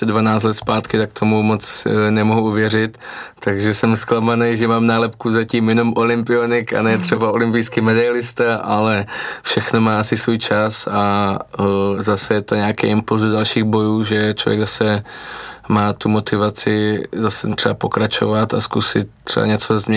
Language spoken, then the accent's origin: Czech; Kroměříž, Zlín Region, Czechia; tím, že pocházím z Kroměříže, z takového malého města